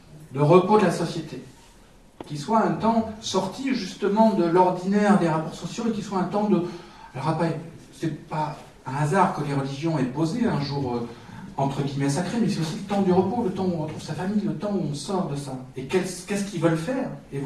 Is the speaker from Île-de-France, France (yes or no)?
yes; Paris, Île-de-France, France; moi je suis parisien. Et je vis dans le 6e. Enfin, je vivais, mes parents vivaient dans le 6e arrondissement.